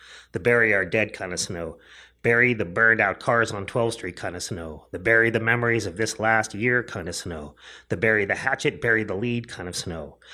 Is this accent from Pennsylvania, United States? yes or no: yes; Erie, Pennsylvania, United States; I'm from Erie, PA, and we are like the snow capital of the world.